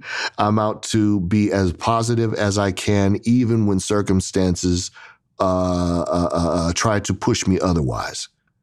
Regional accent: San Francisco, California, United States; And I grew up in the San Francisco Bay, and I got a real connection to Pinoy culture.

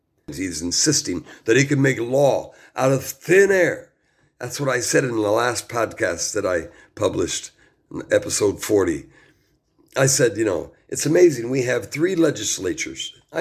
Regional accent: United States; We are the American people. We the people. That's who we are.

